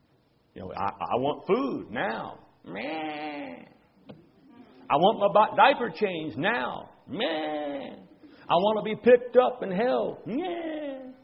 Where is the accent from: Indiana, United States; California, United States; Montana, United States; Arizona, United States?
Indiana, United States; Well, I grew up in Indiana, so that sort of perked my interest.